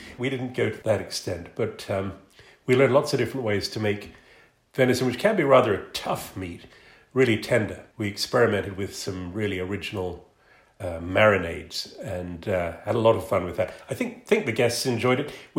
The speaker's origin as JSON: {"language": "English", "country": "Ireland", "tie": "born or raised there", "said": "Although I was born and brought up in Ireland, my mother was from Stornoway in the Outer Hebrides."}